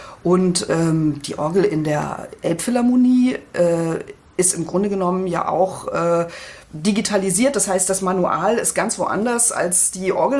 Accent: Brandenburg, Germany; Ich komme ja ursprünglich aus dem Spreewald, wo ja die sorbischen Bräuche, die sorbische Kultur eine ganz große Rolle spielt.

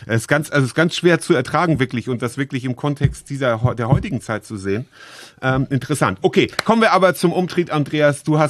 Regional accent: Germany; Und dann habe ich als Deutscher versucht, das auch einzuordnen

